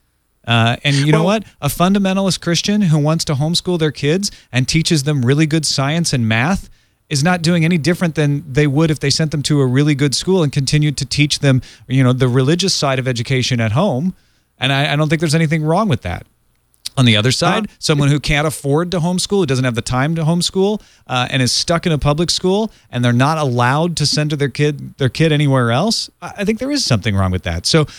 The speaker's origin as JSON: {"language": "English", "region": "Illinois", "country": "United States", "tie": "born or raised there", "said": "when I heard about people being homeschooled growing up in Southern Illinois"}